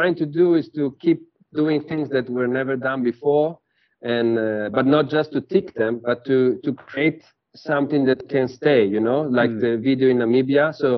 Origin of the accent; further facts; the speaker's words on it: Bologna, Emilia-Romagna, Italy; Yeah, I mean, I'm from Bologna. I mean, I grew up in Bologna, so I grew up with Lamborghini and Ducati in my mind as the best vehicles out there.